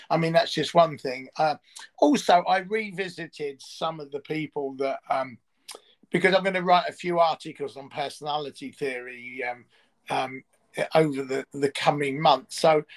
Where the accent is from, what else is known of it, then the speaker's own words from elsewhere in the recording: East London, London, United Kingdom; a close friend who we grew up together in East London